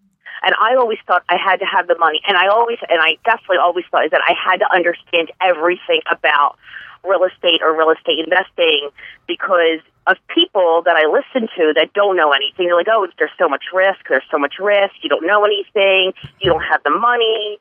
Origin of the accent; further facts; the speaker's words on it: Pennsylvania, United States; I'm originally from, actually, just a suburb outside of Philadelphia in Bucks County is where I live, and I was born and raised in the Bucks County area.